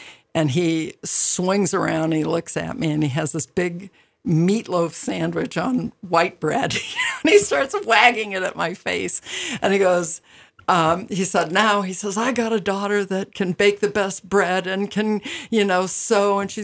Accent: Chicago, Illinois, United States; also born or lived in Dallas; now in Bonners Ferry, United States; because I'm basically from Chicago and Dallas. And so when I moved here, it was on a lark with a bunch of friends

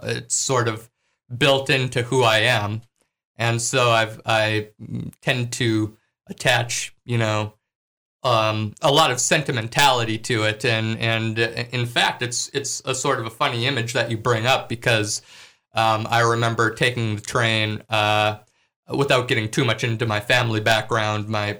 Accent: Libby, Montana, United States; that was a really convenient way to get from the city to my hometown of Libby, Montana.

